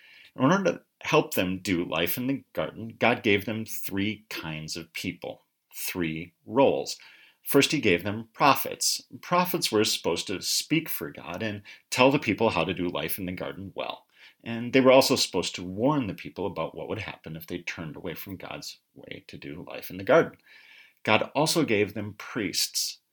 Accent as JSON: {"language": "English", "country": "United States", "said": "For me, as an American, it is hard for me to accept a king."}